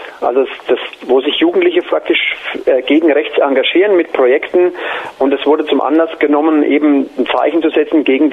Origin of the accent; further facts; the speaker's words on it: Nuremberg, Bavaria, Germany; ich komme aus Nürnberg, bin 49